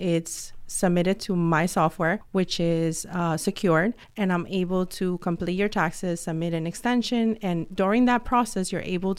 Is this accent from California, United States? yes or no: no; New Jersey, United States; also born or lived in New York; I was born in New York and raised in New Jersey, so I started my practice in Bergen County after I gave birth to my son.